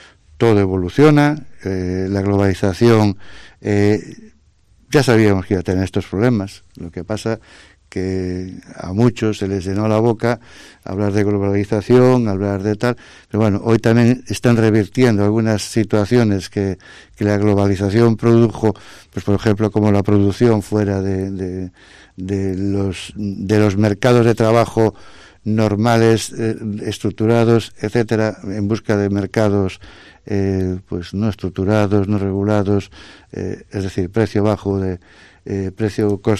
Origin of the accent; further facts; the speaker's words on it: Pontevedra, Galicia, Spain; salvo para los que somos de Pontevedra, de saber llegar a determinados puntos